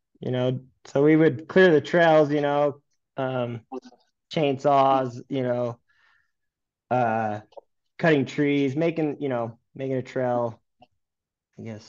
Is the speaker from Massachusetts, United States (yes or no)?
no; Beaver, Utah, United States; I grew up here in Utah, southern Utah. Grew up in Beaver, Utah, just a small little town, small high school.